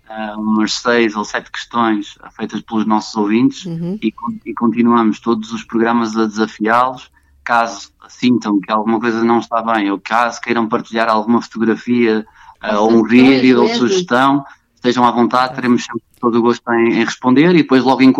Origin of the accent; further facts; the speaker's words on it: Porto, Portugal; Eu sou natural do Porto.